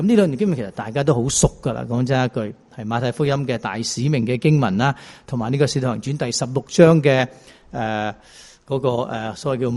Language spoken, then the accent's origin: Cantonese; Guangdong, China; 咁我哋中文嘅意思咧系大部分我哋都系广东人